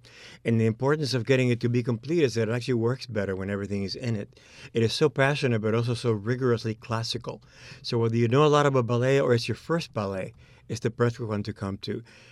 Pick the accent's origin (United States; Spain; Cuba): Cuba; accent: Cuban; English is a second language; I think my mother danced in the company, so I grew up with them, and I grew up in Cuba. I'm Cuban, thus my accent